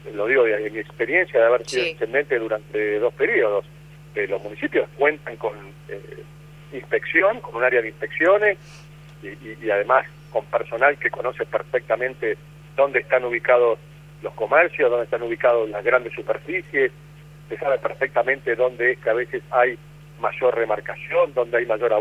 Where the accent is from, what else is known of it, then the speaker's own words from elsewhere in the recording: San Antonio de Areco, Buenos Aires Province, Argentina; yo soy de San Antonio de Areco